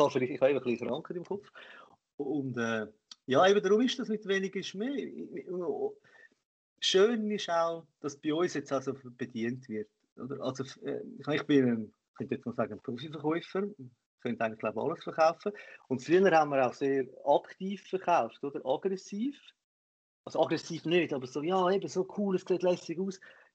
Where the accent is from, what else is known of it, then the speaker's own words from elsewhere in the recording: Zurich, Switzerland; vor allem da bei uns in Zürich und überall